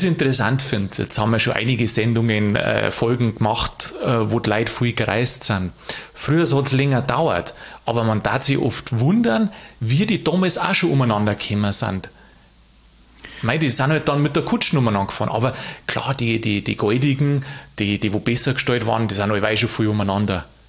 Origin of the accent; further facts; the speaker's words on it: Bavaria, Germany; Und da kann jetzt ich als Niederbayer sagen